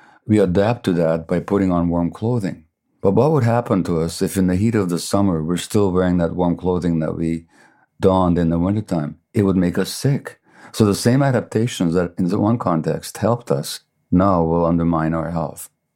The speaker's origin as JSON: {"language": "English", "country": "Hungary", "first_language": "Hungarian", "second_language": "English", "said": "And in Hungarian, which is my mother tongue, literally to say health is to say wholeness."}